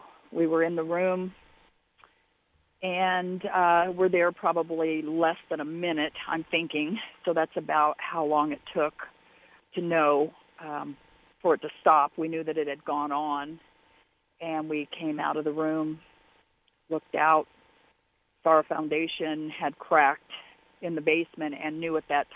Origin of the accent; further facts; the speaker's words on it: Gifford, Illinois, United States; born there; I was born in Gifford